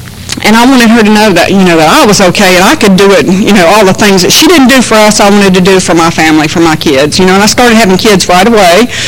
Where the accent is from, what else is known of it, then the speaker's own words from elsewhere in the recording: Belmont, North Carolina, United States; born there; So I was born in Belmont. That's on the eastern end of the county. And Belmont, Gaston County is a textile county.